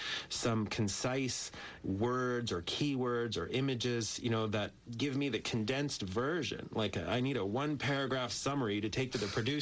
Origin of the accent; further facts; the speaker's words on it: Montreal, Quebec, Canada; also born or lived in San Diego, United States; Yeah, I'm a native from Montreal.